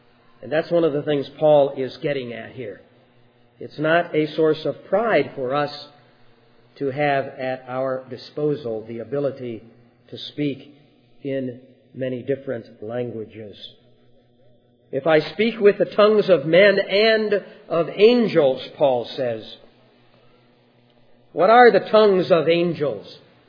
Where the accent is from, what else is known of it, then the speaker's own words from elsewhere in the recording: United States; born there; It happens that in God's providence, we have been born in the United States of America, where that sort of thing is not placed as a priority before us